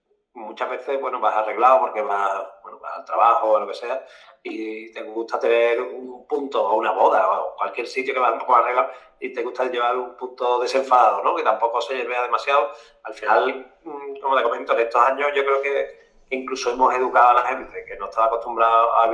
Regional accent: Cádiz, Andalusia, Spain; Yo soy de Cádiz y muchos carnavales

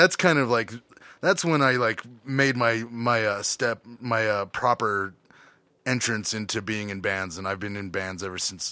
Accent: Boulder, Colorado, United States; born there; There's a lot of Tibetan refugees and lamas in Boulder. And I was born in Boulder, and I ended up being around that a lot and learning

